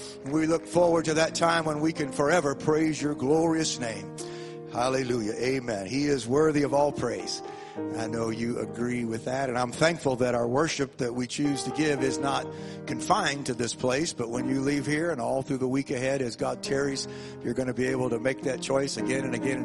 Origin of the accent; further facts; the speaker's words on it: St. Louis, Missouri, United States; Growing up in South St. Louis on Humphrey Street, we had Mr. Schlottman that lived across the street from me.